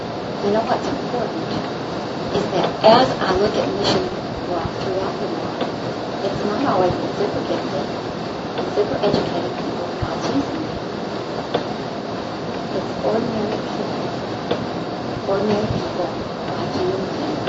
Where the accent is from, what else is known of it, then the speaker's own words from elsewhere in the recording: Jacksonville, Texas, United States; But I'm from Jacksonville, Texas, in East Texas.